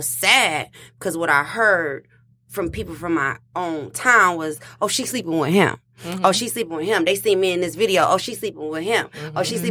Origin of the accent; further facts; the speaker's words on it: Detroit, Michigan, United States; I'm from Detroit. I live downtown. I work downtown. I went to school downtown.